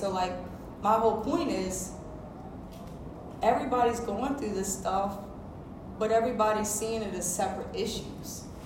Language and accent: English; Virginia, United States; And I'm from Virginia. I don't know how Florida is down here. We're Commonwealth.